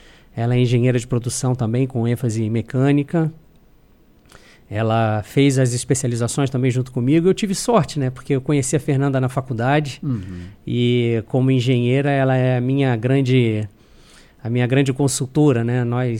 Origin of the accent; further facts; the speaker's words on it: Rio de Janeiro, Brazil; born there; now in Urussanga, Brazil; Sou natural do Rio de Janeiro. Nasci no bairro de Campo Grande, lá no estado do Rio, né? Que é ali, fica na zona oeste do Rio de Janeiro. É um bairro bem populoso lá, né? Tem 370 mil habitantes.